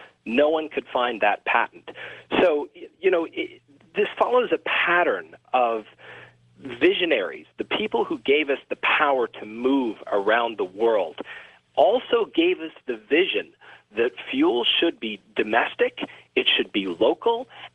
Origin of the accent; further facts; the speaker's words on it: Louisiana, United States; such as those that we've seen in my home state of Louisiana.